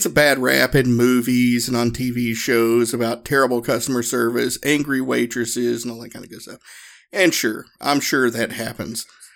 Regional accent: the South, United States; me and my training partner at the time, we're both from the South, and we had no clue what to expect.

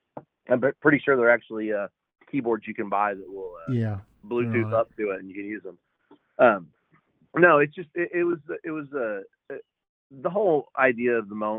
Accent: Florida, United States; We started the band in Oklahoma, but the two of us actually met back in Florida. I grew up in Florida.

